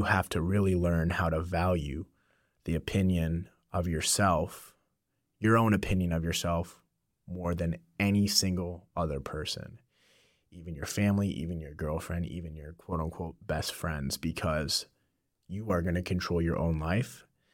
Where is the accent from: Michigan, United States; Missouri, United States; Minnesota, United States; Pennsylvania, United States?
Missouri, United States; now in Florida, United States; And I'm from Missouri. I moved out to Florida.